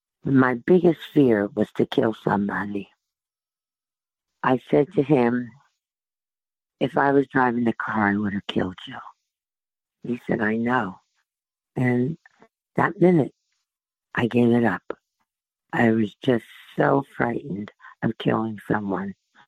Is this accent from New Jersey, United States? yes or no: yes; New Jersey, United States; moved away as an adult; now in Myrtle Beach, United States